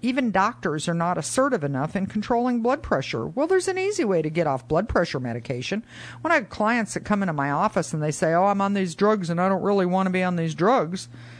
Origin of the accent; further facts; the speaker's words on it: Florida, United States; I grew up in Pinellas County, and when I went to school, what got slopped on your plate on that lunch line is what you got.